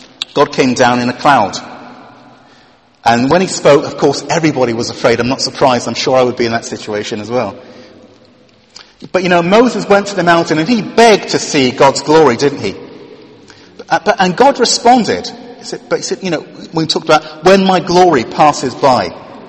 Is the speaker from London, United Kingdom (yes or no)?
no; Wales, United Kingdom; You know, growing up in Wales, we have our own mountain there.